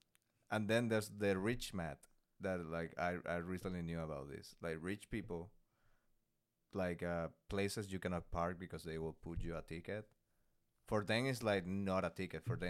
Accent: Venezuela; now in United States; it's annoying to say that I'm from Venezuela because I say I'm from Venezuela and people are like, oh, Minnesota.

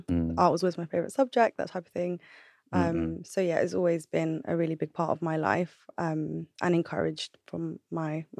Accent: Camden Town, London, United Kingdom; I grew up in Camden Town, not too far from here, from Haggerston. And my parents came to London in the 80s as immigrants. And I essentially just grew up in Camden.

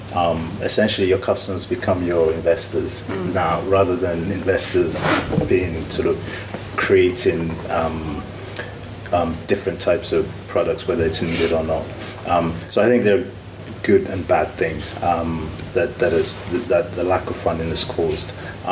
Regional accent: Nigeria; I'm biased obviously because I'm Nigerian

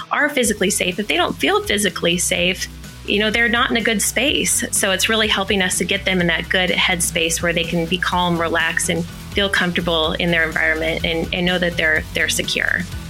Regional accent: Bonners Ferry, Idaho, United States; I grew up with Sherry in my hometown of Bonners Ferry, Idaho. Yep, only 2,000 people

